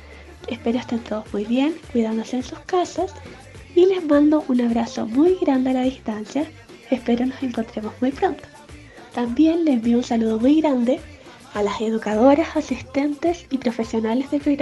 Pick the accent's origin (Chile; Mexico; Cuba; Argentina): Chile; El Salvador, Atacama; also born or lived in Santiago; les quiero contar un poquito de mi vida. Yo nací en la ciudad de Santiago, pero la mayor parte de mi vida estuve en la ciudad de El Salvador.